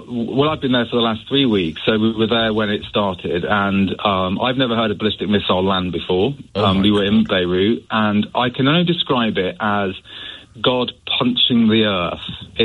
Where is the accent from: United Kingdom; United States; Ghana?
United Kingdom; Wimbledon, London; also born or lived in Dubai; I'm the gay from Wimbledon